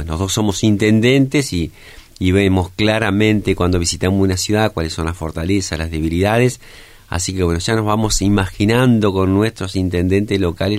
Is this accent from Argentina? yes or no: yes; Paraná, Entre Ríos, Argentina; Yo nací y me crié en Paraná, y bueno, siempre viví acá en Entre Ríos.